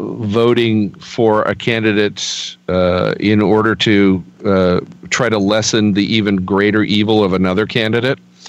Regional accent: Washington, United States; In the 30s, people spoke of the 47 states and the Soviet of Washington. That's my hometown.

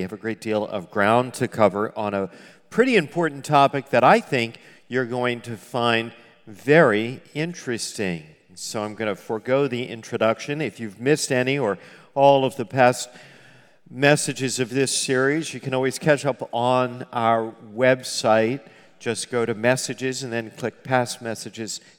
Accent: New Jersey, United States; I am Italian, and I'm from New Jersey, and I watched The Sopranos.

